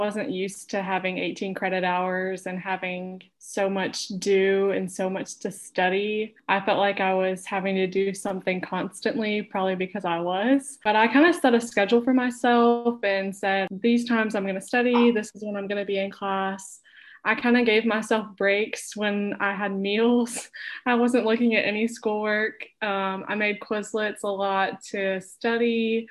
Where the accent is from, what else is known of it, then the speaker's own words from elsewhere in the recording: Valdosta, Georgia, United States; I'm going into my P2 year. I'm from Valdosta, Georgia.